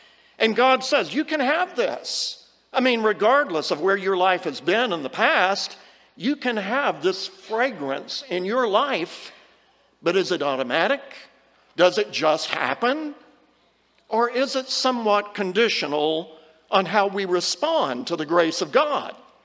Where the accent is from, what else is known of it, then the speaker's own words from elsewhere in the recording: Kentucky, United States; I'm proud of the fact I'm from Kentucky. I am a Kentucky colonel